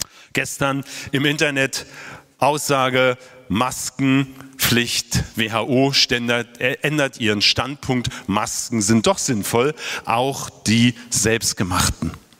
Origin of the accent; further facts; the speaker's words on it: Berlin, Germany; die Demonstrationen darum in meiner Heimatstadt Berlin